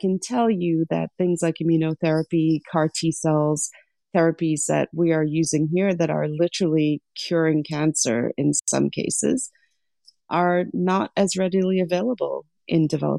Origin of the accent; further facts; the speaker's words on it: Lesotho; moved away; As much as I love my childhood and as much as I loved growing up in Southern Africa, it was a very interesting time to be there.